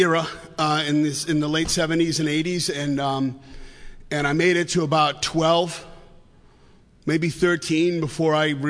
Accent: Lowell, Massachusetts, United States; I grew up in a town north of Boston called Lowell, Massachusetts. You guys ever heard of that?

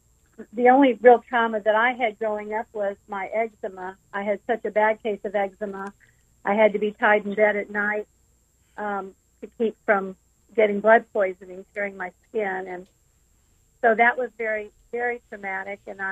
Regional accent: St. Louis, Missouri, United States; I grew up in St. Louis and had a completely opposite childhood than Phil.

